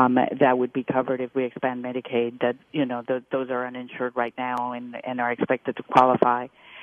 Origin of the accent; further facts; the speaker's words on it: Florida, United States; I'm from Miami-Dade. I represent Miami-Dade.